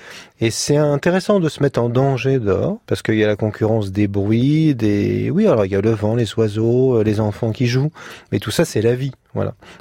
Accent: Paris, Île-de-France, France; moved away as an adult; also born or lived in L'Isle-Adam / Sarthe; À l'origine, citadin, oui, je suis né à Paris, mais j'ai quitté Paris quand j'avais dans les 18 ans. Après, j'ai vécu en banlieue, à l'Isle-d'Adam, c'était agréable, mais il y avait encore trop d'avions. Alors après, on est allé dans la Sarthe. Là, c'était vraiment la campagne.

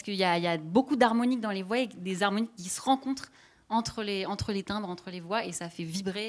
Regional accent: Brittany, France; je chante du chant du Béarn, alors que je ne suis pas du tout de là-bas. Je viens plutôt de Bretagne

